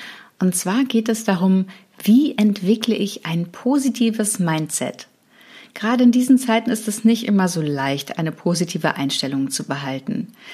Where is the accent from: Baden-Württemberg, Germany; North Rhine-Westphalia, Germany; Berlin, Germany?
Berlin, Germany; Also ich bin ja Berlinerin, in Berlin aufgewachsen